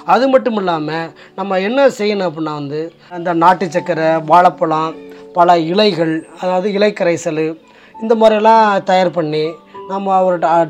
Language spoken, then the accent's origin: Tamil; Agarapatti, Tamil Nadu, India; எங்கள் ஊர் சொந்த ஊர் அகரப்பட்டில்